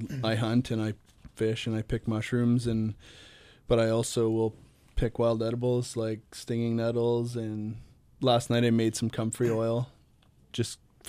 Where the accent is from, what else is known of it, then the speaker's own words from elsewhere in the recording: Union Bay, British Columbia, Canada; Yeah, I'm born and raised in the Comox Valley.